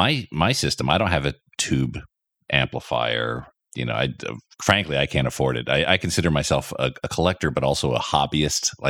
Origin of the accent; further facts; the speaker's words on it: California, United States; I'm from California originally.